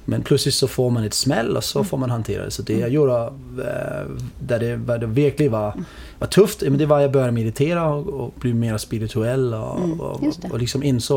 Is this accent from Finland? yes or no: no; Denmark; Swedish is a second language; jag kommer från Danmark.